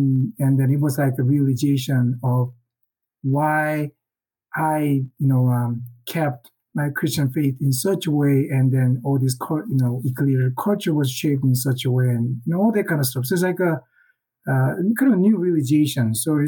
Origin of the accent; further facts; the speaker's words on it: South Korea; English is a second language; I grew up in South Korea at the time, 1980s, you know, late 80s, my college years.